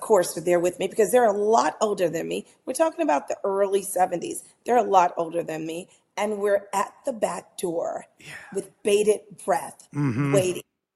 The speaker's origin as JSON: {"language": "English", "town": "Harlem", "region": "New York", "country": "United States", "tie": "born or raised there", "said": "am born, bred, and buttered right here in the village of Harlem, which is where I still reside. So growing up in Harlem back in those days"}